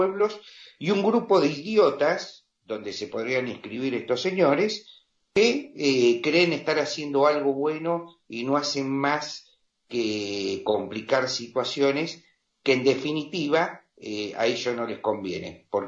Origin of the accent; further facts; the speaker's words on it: Argentina; a los que somos argentinos, propugnamos por un país mejor para todos